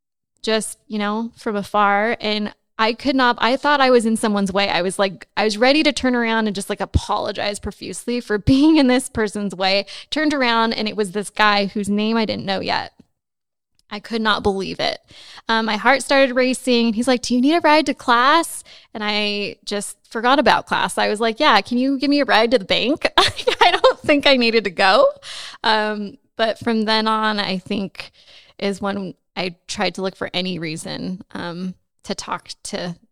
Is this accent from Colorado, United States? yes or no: no; Los Angeles, California, United States; I grew up in Los Angeles, and so my idea of country was a little just whatever you see in the movies